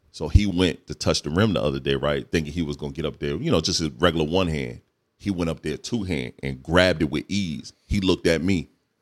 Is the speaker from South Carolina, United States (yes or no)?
yes; Myrtle Beach, South Carolina, United States; And then when I started driving, dog, I was from Myrtle Beach. I took my boys to my old court that I used to play at in Myrtle Beach.